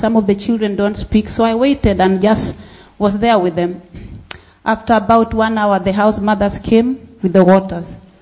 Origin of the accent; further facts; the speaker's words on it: Kenya; English is a second language; As Jenny and Dave explained earlier, I'm from Kenya.